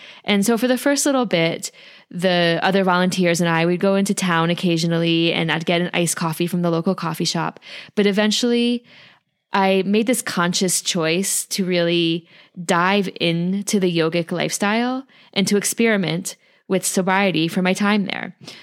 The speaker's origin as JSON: {"language": "English", "region": "Connecticut", "country": "United States", "tie": "born or raised there", "said": "And I grew up outside of New York City in Connecticut, and I got into the rave scene in the 90s."}